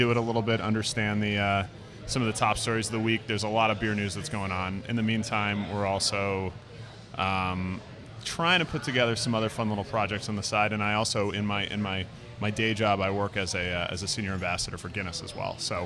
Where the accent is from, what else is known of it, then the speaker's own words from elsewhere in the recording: South Burlington, Vermont, United States; My first job was in sales and marketing at Magic Hat in my hometown of South Burlington